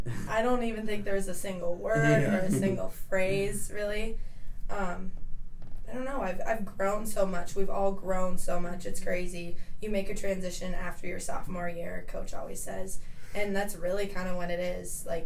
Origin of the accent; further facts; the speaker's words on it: Emerald Heights, Minnesota, United States; I'm from Emerald Heights, Minnesota